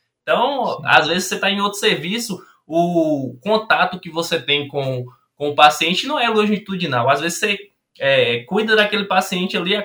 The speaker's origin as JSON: {"language": "Portuguese", "region": "Bahia", "country": "Brazil", "lives_now": "Montes Claros, Brazil", "said": "como o Thiago falou, eu sou baiano, sou da Chapada Diamantina, Bahia, mas atualmente eu moro em Minas Gerais, Montes Claros."}